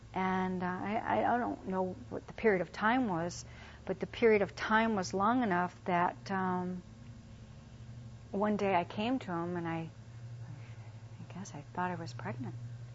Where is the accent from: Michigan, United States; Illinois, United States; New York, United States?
Michigan, United States; Dearborn; I came from Dearborn, Michigan.